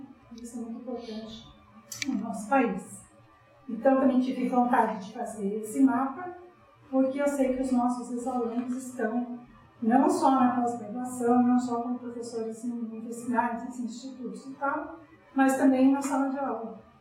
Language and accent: Portuguese; Rio Grande do Sul, Brazil; born there; also born or lived in São Paulo; eu morei 22 anos em São Paulo, mas eu nasci no Rio Grande do Sul, na beira do Rio Caí, né?